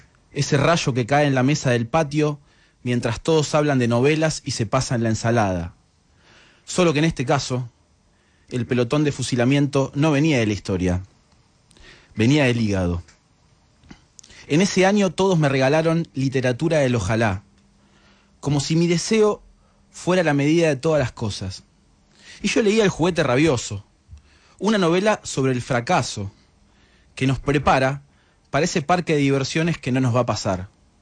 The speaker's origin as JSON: {"language": "Spanish", "country": "Argentina", "said": "Nosotros somos argentinos."}